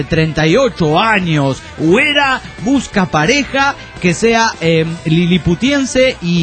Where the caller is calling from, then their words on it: Tinogasta, Catamarca, Argentina; Soy de Tinogasta, Catamarca, República Argentina. Un pueblo pequeño pero chido.